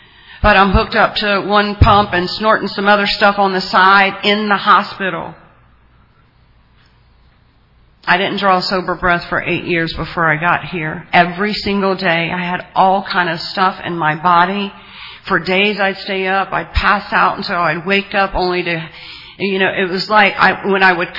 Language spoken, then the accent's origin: English; Louisiana, United States; Cruises, and you know, I'm from South Louisiana. There's a lot of festivals, and it was fun.